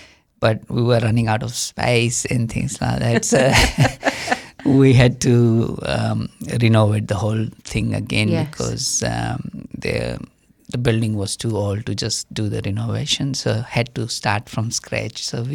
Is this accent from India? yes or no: yes; India; now in New Zealand; I came from India about 24 years ago. And before coming to New Zealand, I went to Fiji, worked there for about a year there.